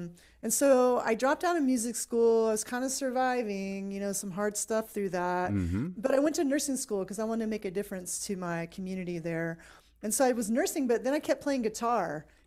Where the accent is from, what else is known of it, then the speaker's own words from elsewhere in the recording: Oklahoma, United States; I was originally, I'm from Oklahoma. I was born in the Osage Nation. I'm Osage and Kaw.